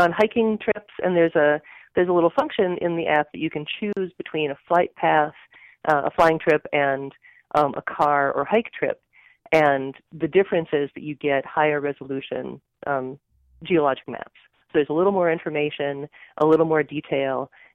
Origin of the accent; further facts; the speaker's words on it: Minnesota, United States; I'm from Minnesota.